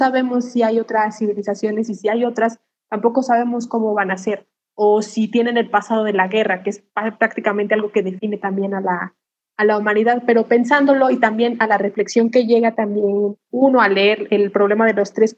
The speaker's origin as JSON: {"language": "Spanish", "country": "Mexico", "said": "nosotros como mexicanos"}